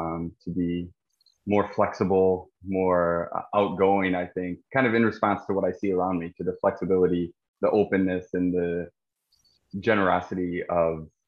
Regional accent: United States; now in Saigon, Vietnam; I'm an American who's writing and editing in Saigon.

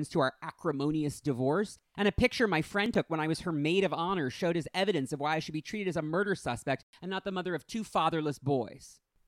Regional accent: Westchester, New York, United States; I grew up in Westchester, as someone who comes from this kind of environment.

